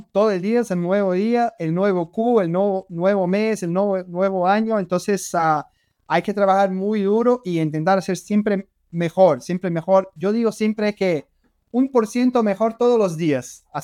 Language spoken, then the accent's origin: Spanish; Brazil; Para mí, como brasileño, Ayrton Senna es la persona que me encantaría cenar con él